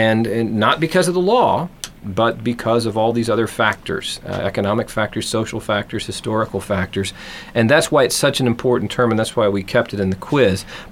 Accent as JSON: {"language": "English", "town": "Detroit", "region": "Michigan", "country": "United States", "tie": "born or raised there", "said": "in my hometown in Detroit"}